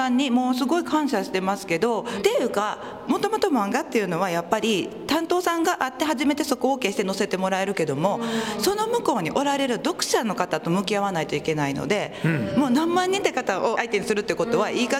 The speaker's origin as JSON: {"language": "Japanese", "region": "Kyoto", "country": "Japan", "tie": "born there", "lives_now": "Toyama, Japan", "said": "もともとは京都生まれでお嫁に来たんです、富山に。"}